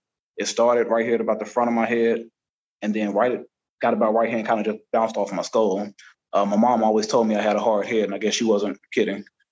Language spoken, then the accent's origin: English; Tennessee, United States; also born or lived in Virginia; I was born in Virginia, raised in Tennessee. 31 years old, married.